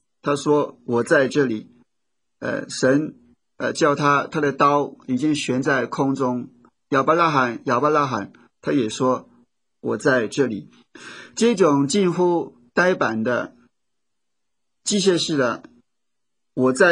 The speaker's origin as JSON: {"language": "Chinese", "country": "China", "said": "我们中国人经常也提到自然，道法自然，自然就是一个秩序。"}